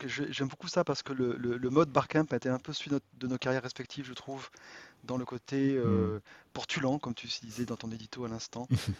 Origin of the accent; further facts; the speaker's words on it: France; now in Belgium; je suis français, bientôt belge, j'espère. Je dois demander la nationalité cette année. Et marié avec une épouse suédoise